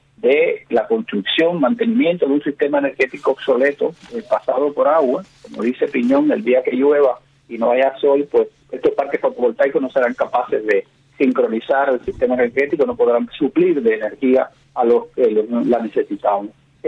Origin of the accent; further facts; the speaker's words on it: Cuba; Desde que he nacido llevo 65 años en Cuba, no me he ido nunca del país